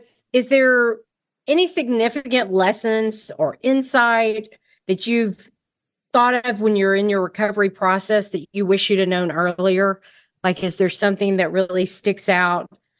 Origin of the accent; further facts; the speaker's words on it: the South, United States; I was raised in the South. In the South. And so it was very important for women to look a certain way.